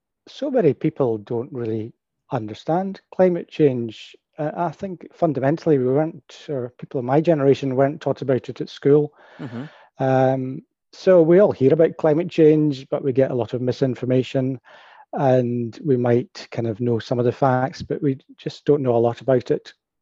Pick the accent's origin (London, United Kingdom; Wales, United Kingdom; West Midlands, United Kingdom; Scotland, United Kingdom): Scotland, United Kingdom; Perth; I was brought up in Perth and was a regular hill walker and always out cycling or walking. Quite naturally went on to study geography at Edinburgh University